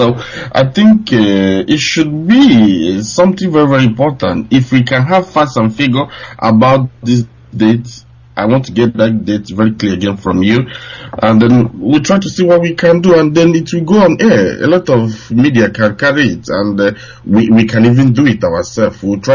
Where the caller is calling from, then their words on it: Ukraine; I'm calling from Ukraine.